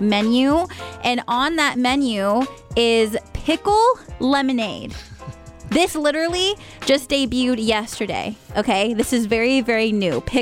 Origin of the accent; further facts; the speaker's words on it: California, United States; just because I'm from California, he's from Georgia, neither one of us have ever heard of Old Bay.